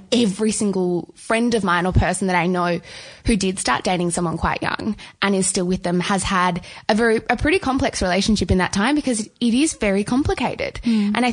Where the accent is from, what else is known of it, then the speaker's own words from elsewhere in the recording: Melbourne, Victoria, Australia; because we're both from Melbourne